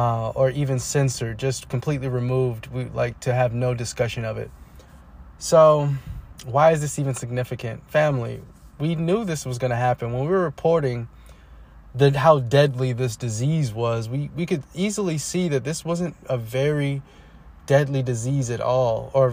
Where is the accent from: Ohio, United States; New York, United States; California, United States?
California, United States; Oakland; And even in a city, my hometown, Oakland, we're about to lose even more officers